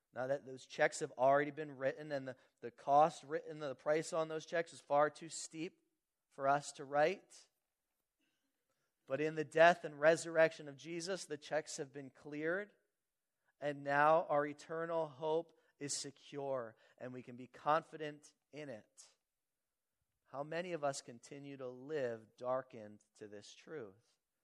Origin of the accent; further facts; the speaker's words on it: Philadelphia, Pennsylvania, United States; They should win, but we're from Philadelphia. We can lose at any time, right?